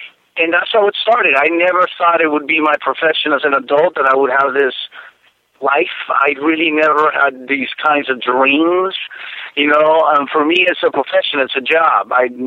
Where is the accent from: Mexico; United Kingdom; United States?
Mexico; Tijuana, Baja California; I was born in Tijuana, Mexico, and I did spend 10 years of my childhood in an orphanage.